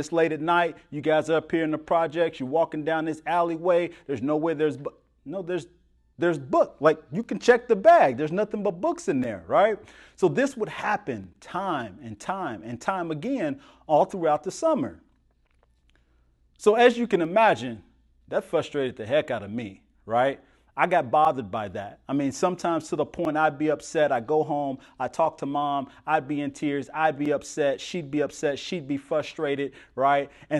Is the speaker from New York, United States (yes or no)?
no; Nashville, Tennessee, United States; So in growing up in Nashville, one of the things that we had is that we had the Edge Hill Public Library.